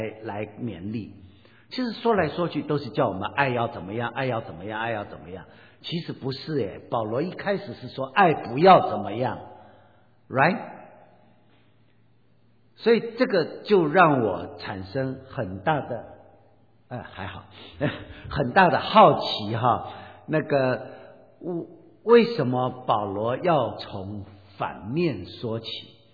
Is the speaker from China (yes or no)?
no; Taiwan; 然后就忘掉我们台湾人哈、啊，对不起，我是从台湾来